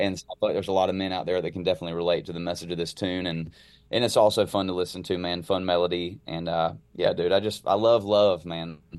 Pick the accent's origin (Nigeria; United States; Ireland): United States; the South; growing up in the South, like, I did not grow up with a hockey team.